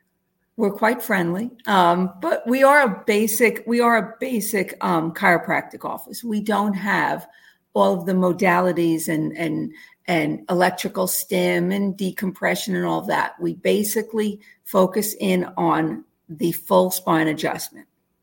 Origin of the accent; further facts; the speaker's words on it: New Jersey, United States; moved away as an adult; No, actually, I grew up in North Jersey, right over the George Washington Bridge. So about 3 miles outside of Manhattan.